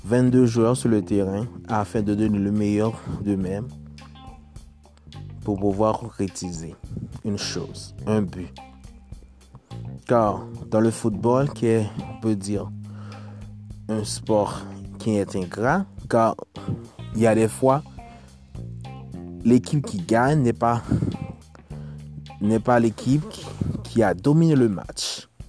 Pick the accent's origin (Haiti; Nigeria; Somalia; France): Haiti; now in Chile; je vous dis que je suis au Chili. Je suis haïtien et je suis fier de l'être.